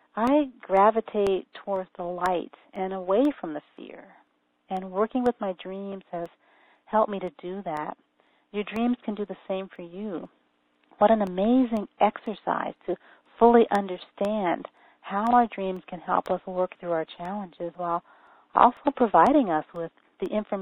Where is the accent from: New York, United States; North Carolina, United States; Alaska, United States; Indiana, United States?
Alaska, United States; I'm from Alaska, and all of my extended family lives in the lower 48 states.